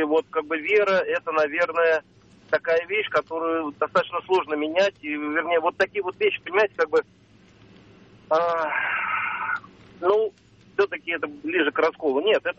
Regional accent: Moscow, Russia; я из Москвы.

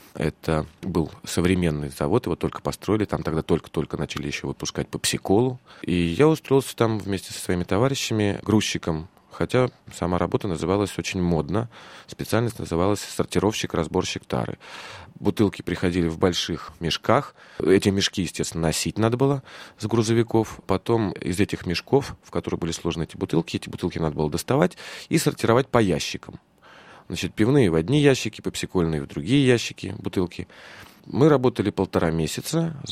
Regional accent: Kyiv, Ukraine; ходили по городу Киеву, я родился в Киеве, и искали работу.

